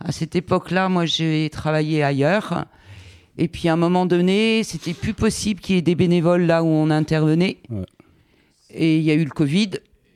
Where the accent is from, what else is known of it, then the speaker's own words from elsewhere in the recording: Normandy, France; born there; moi, je suis née dans un petit village en pleine campagne, dans l'Orne. Et mes ancêtres sont bretons, exilés.